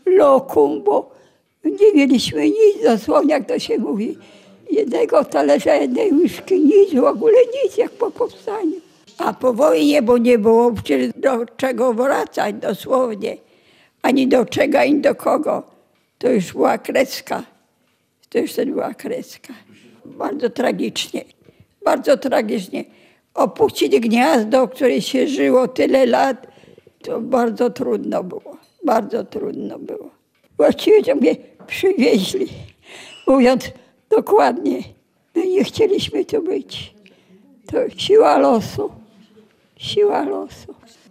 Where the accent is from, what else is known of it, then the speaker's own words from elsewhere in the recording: Warsaw, Masovian Voivodeship, Poland; Urodzona i wychowana jestem w Warszawie. Chodziłam do szkoły w Warszawie.